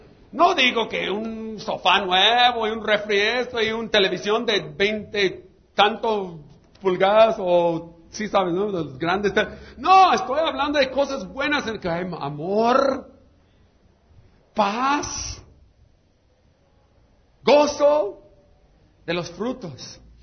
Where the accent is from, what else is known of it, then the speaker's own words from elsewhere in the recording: United States; now in Mexico; culpa que me criaron en el otro lado, porque mis padres me tuvieron allá. No es mi culpa, ¿no? Ya soy mexicano